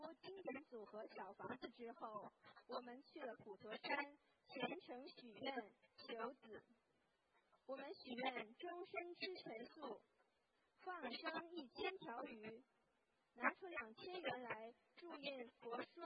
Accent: United States; 感恩有这个机会跟大家分享一下我学佛四年来的一些感悟与历程。

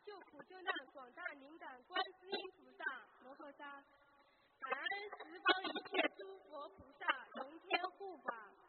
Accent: Shanghai, China; 今天我向大家分享一下我修习心灵法门之后的真实体会

